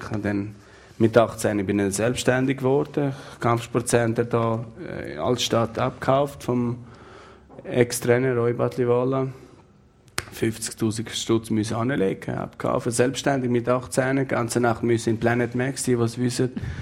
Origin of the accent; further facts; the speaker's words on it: Kosovo; Da hat noch, ich komme aus dem Kosovo, da sind wir irgendwie in Jugoslawien gewesen